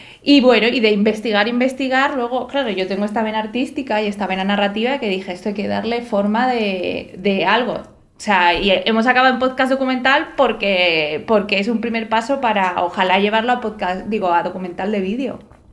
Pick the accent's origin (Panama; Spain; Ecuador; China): China; Ese sitio era mi pueblo en China.